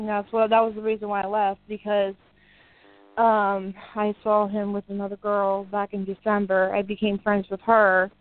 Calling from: Indiana, United States; I'm calling from Indiana.

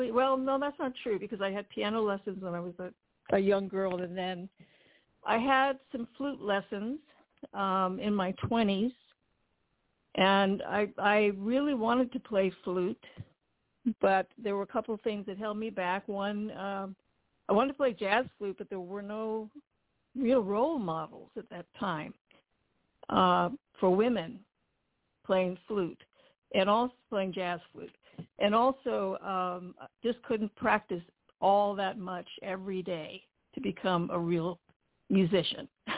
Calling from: Pasadena, California, United States; I'm calling from Pasadena, California.

